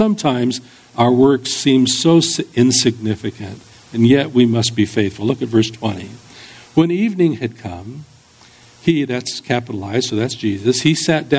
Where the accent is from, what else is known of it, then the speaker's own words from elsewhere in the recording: San Jose, California, United States; also born or lived in Iowa; And in the 1950s, when we moved from Iowa to California, I'd never seen the ocean before. I don't know that I ever even realized there was such a thing. But we had moved to San Jose, and so I was like four or five years old.